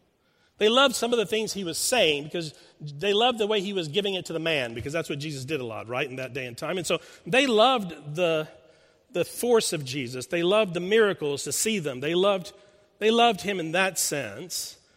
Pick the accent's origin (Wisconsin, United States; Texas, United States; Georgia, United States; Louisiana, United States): Texas, United States; Houston; I grew up in Houston, so it was the Houston Astros for me.